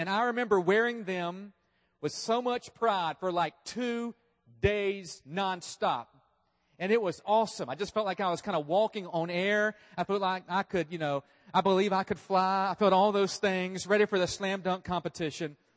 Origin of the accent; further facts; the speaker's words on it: North Carolina, United States; And I grew up in North Carolina, so I was just a few miles down the road from Chapel Hill.